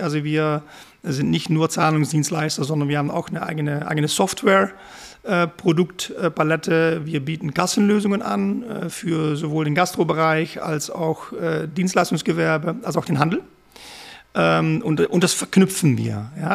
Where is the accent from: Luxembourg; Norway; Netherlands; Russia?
Netherlands; Maastricht, Limburg; German is a second language; moved away as an adult; also born or lived in United States; now in Germany; Bin gebürtiger Holländer. Habe bis mein 18. Lebensjahr dort gewohnt, aus Maastricht. Habe in Amerika studiert und seitdem eigentlich immer von Deutschland aus gearbeitet.